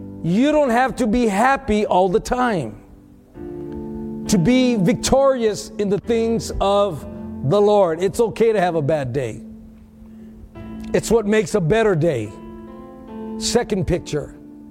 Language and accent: English; Texas, United States; now in Milwaukee, United States; still be in Texas right now if it wasn't for you messing up over here in Milwaukee. I had to leave my hometown.